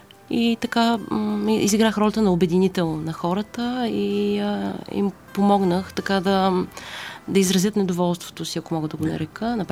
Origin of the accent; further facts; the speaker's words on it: Stara Zagora, Stara Zagora Province, Bulgaria; born there; Роден съм в Стара Загора, но като цяло живота ми, детството ми е преминало... Летата ми са минавали в Лозенец и след като родих детето си и реших, че ще живея в този край